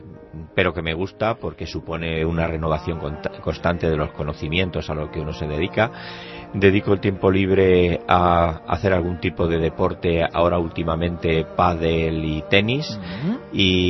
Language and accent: Spanish; Torrejón, Community of Madrid, Spain; yo nací en Torrejón, vivo entre Torrejón y Madrid y tengo la enorme suerte de seguir teniendo muchos de los amigos de la infancia, es decir, de aquellos con los que iba al colegio, a la escuela de Torrejón